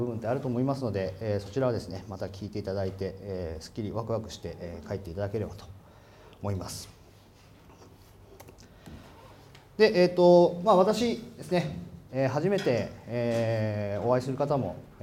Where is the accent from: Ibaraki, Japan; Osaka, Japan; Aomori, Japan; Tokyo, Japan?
Aomori, Japan; 今年37になります。で出身は、青森県青森市ですね。みんなに言うとなまってないねってよく言われるんですけど、頑張って隠してます。